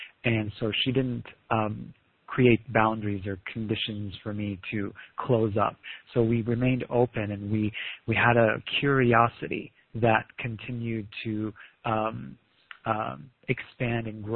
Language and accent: English; Lebanon; I was born in Lebanon and grew up in a civil war in the 80s and early 90s.